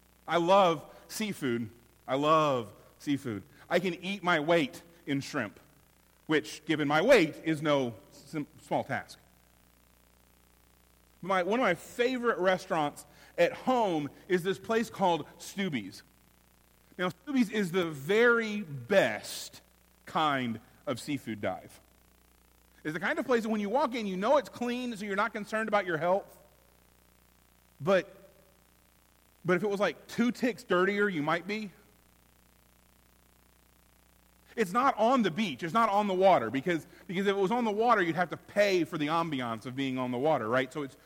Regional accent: Florida, United States; also born or lived in Virginia; I grew up on the Redneck Riviera, the Emerald Coast, the Florida Panhandle, that really annoying part of the state that causes Florida's election results to come in an hour later

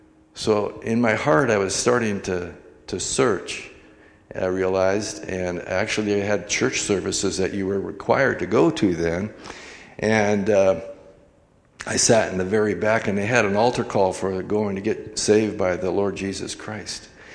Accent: Ferndale, Washington, United States; I grew up in Ferndale primarily, and I was not a good boy.

